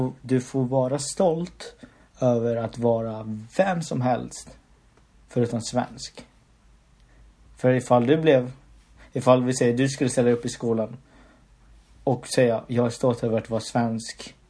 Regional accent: Philippines; now in Sweden; jag kommer från Filippinerna och i Sverige så är jag inte svensk, men i Filippinerna är jag inte från Filippinerna, utan i Filippinerna då är jag svensk.

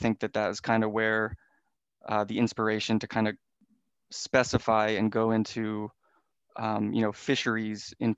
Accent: New Jersey, United States; I think from the time I was a young kid growing up in New Jersey, I was fortunate enough to have a family who was interested in getting us kids outside

